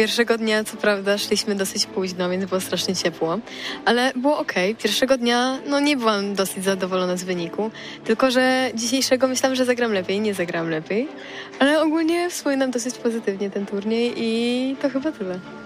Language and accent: Polish; Poznań, Greater Poland Voivodeship, Poland; z Poznania